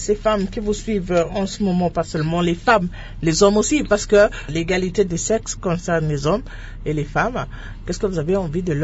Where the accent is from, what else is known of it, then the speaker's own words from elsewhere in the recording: DR Congo; chez nous en RDC.